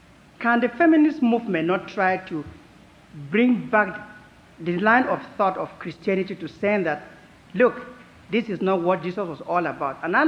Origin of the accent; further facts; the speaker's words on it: Cameroon; from Cameroon in Africa, and a BU student doing graduate studies.